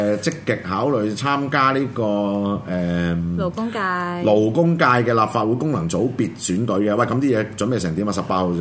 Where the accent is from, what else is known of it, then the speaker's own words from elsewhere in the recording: Hong Kong; 咁我又想问一下，到底嗰两条呢两个花费咗我哋香港人